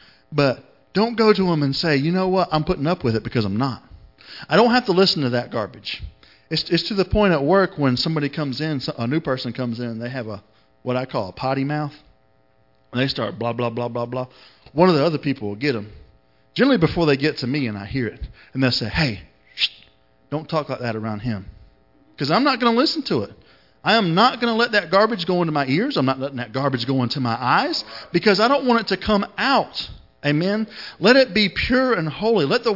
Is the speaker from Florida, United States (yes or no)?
yes; Florida, United States; I could relate to that because I'm from Florida.